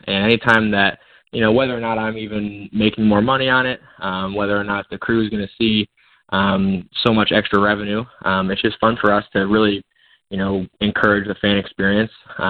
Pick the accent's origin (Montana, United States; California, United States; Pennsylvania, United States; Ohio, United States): Ohio, United States; But when I grew up in Central Ohio myself.